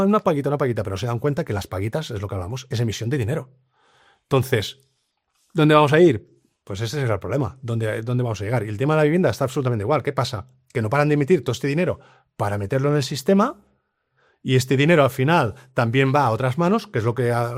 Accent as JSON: {"language": "Spanish", "country": "Spain", "said": "yo soy español, España es un desastre de país."}